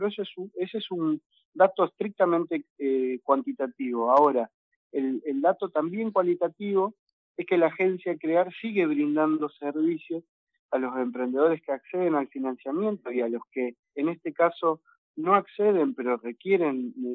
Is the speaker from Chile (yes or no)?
no; Luis Beltrán, Río Negro, Argentina; uno también viene de una localidad muy pequeña. Yo vengo de Luis Beltrán, del corazón del Valle Medio